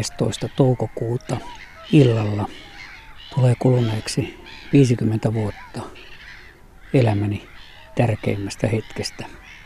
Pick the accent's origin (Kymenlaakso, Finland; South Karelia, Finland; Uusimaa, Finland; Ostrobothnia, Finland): South Karelia, Finland; Lappee; Tulimme lättähatulla Lauritsalasta. Minä olin Lappeen poikia. Lappeelta oli muutamia muitakin koulutovereita.